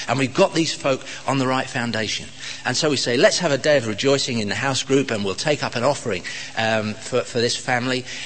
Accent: Romford, London, United Kingdom; We come from Romford, and it's still close enough to London for people to speak with a London accent.

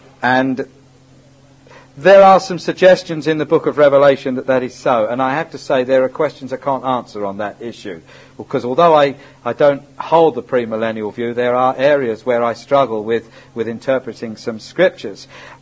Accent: England, United Kingdom; Yeah, well, I'm British as well. Yeah, I don't believe in Messianic congregations, no. Don't believe that, personally. Yeah, as I'm an English Christian

